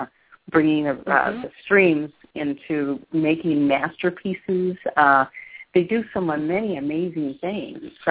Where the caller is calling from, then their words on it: Michigan, United States; Of course, I'm broadcasting from Michigan, and I just want to mention for our Michigan listeners